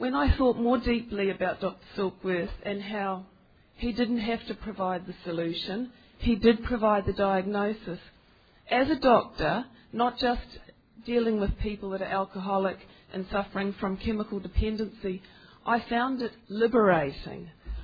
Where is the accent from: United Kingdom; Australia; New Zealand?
New Zealand; I'm actually a doctor, and I come from New Zealand.